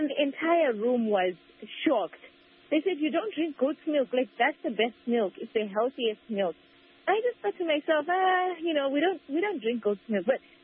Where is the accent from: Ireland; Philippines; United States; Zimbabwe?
Zimbabwe; oh, I'm from Zimbabwe